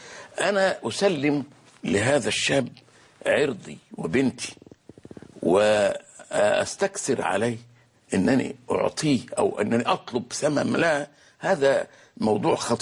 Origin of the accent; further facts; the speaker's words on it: Egypt; النقطة الثانية ان اصحاب الاموال عندنا في مصر